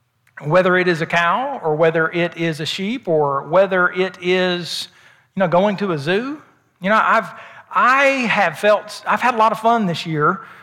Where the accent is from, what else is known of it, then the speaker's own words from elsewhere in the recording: Oklahoma, United States; moved away; And by the way, I grew up in Oklahoma. I thought when I left Oklahoma, I wouldn't have as many tornado scares, but I think maybe there's been more since I've lived in Alabama the last 22 and a half years.